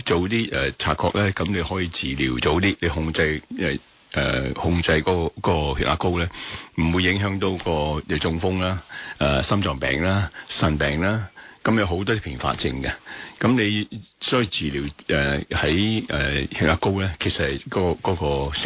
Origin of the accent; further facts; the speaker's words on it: Hong Kong; 咁當然我哋香港人就叫吸煙比較少啲啦